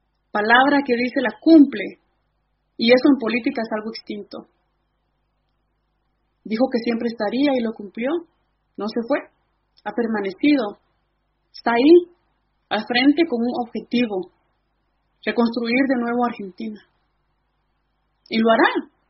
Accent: Guatemala; En mi pueblo, que queda en el oriente de Guatemala, que colinda con El Salvador, árido como él solo, en aquellos cerros yermos

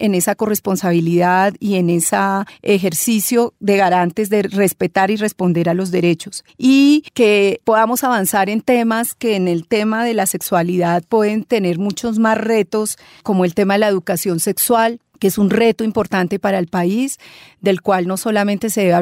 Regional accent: Colombia; yo creo que como sociedad colombiana y como entidades de gobierno

